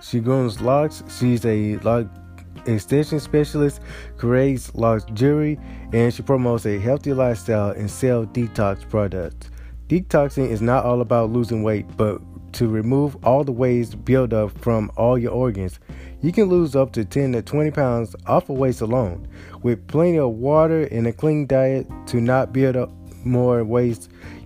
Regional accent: Montgomery, Alabama, United States; The curfew has been lifted in my hometown of Montgomery.

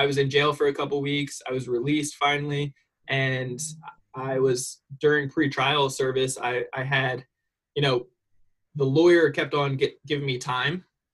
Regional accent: New Jersey, United States; So basically I'm from New Jersey originally, grew up super poor, American poor, that is

